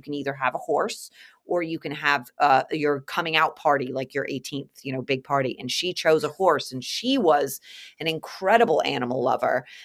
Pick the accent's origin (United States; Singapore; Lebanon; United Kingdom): United Kingdom; England; So we grew up in England, and she went to this English hunting kennel